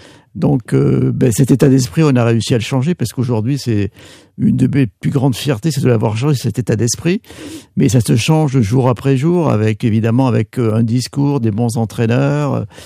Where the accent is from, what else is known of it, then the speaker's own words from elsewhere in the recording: Menton, Provence-Alpes-Côte d'Azur, France; born there; Oui, je suis né à côté de Monaco, je suis né à Menton, je suis français, je suis pas monégasque